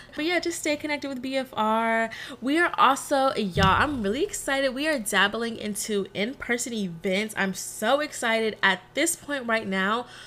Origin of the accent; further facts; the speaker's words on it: Texas, United States; but y'all know I'm from Texas. I rep Texas till the day I die. Very much a Texas girl through and through.